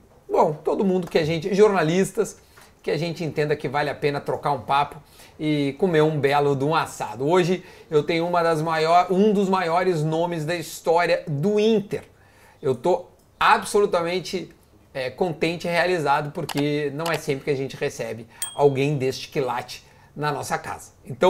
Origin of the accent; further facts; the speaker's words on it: Rio Grande do Sul, Brazil; Ah, mas é que um assado, né, pra nós, somos gaúchos e toda.